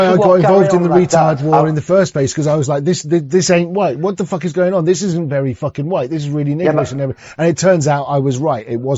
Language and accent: English; Zimbabwe; Well, I came from Rhodesia, which was as close to perfection at that time as you could get